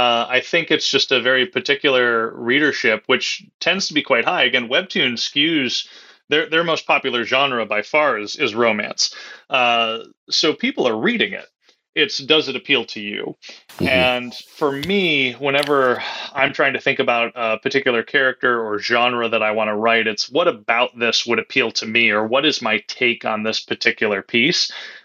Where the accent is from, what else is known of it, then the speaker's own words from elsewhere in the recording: Chicago, Illinois, United States; I'm going to be doing Fan Expo Chicago, which is another one of my hometown shows. I'm from the Chicago area